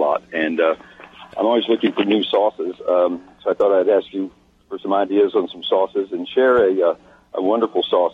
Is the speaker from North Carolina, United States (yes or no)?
yes; Charlotte, North Carolina, United States; Charlotte, North Carolina.